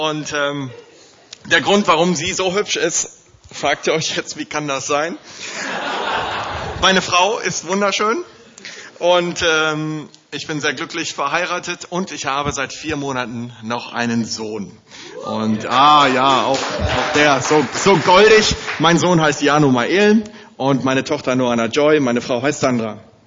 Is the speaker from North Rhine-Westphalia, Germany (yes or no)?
no; Bavaria, Germany; für mich als Deutscher im Ausland groß geworden. Ich bin in Bayern groß geworden. Und von daher ist es so, Bayern hat mich sehr geprägt